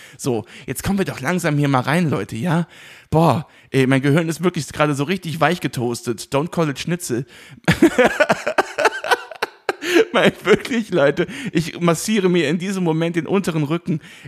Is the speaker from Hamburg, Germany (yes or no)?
no; Remagen, Rhineland-Palatinate, Germany; in Kripp. Ja, in der Nähe meiner Heimatstadt Remagen in Kripp war auch eine Dachgeschosswohnung.